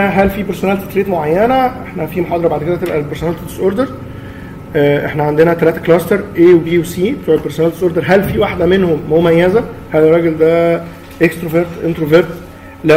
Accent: Egypt; محور مهم جدا في تقييم الحاله النفسيه بتاعت الانسان، خصوصا احنا كمصريين

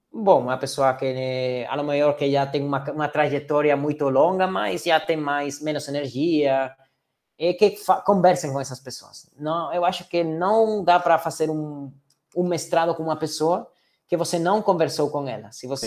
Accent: Galicia, Spain; Portuguese is a second language; como a gente falou da Espanha, de que eu venho da Galícia

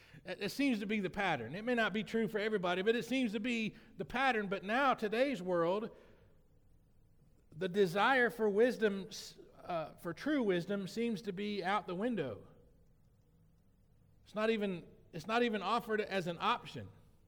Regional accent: Indiana, United States; also born or lived in Tennessee / Alabama; I lived in a little small town and growing up in Indiana, by way of Tennessee and Alabama, just moving around.

